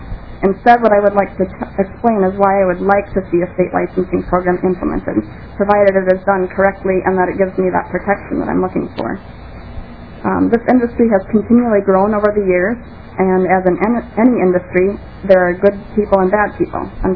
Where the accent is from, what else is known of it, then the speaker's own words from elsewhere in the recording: Staples, Minnesota, United States; I'm a breeder from Staples, Minnesota.